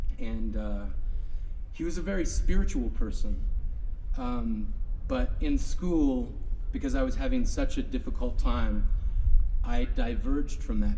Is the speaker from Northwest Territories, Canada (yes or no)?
yes; Yellowknife, Northwest Territories, Canada; I grew up in Yellowknife, up in Canada's Arctic, going to a Catholic school